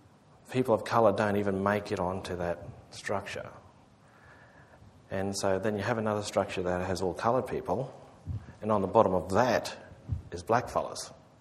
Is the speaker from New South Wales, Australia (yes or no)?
no; Queensland, Australia; I grew up in North Queensland, and I and this it's a common story. I didn't grow up speaking language or anything